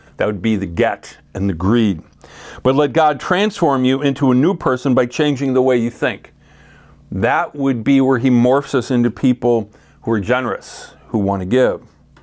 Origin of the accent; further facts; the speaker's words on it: Illinois, United States; Well, I grew up in DuPage County. And in case you're wondering, it is the second wealthiest county in the state of Illinois.